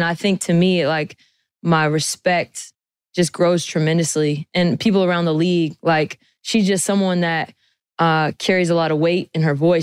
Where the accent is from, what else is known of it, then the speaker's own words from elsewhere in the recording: Poway, California, United States; born there; I was born in Poway, California. I went to school in La Jolla.